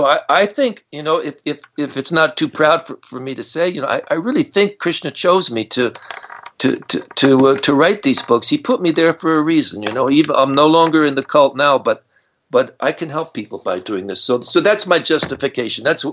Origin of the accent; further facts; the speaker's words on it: New Jersey, United States; I grew up in New Jersey. On my way home from Kansas City to New Jersey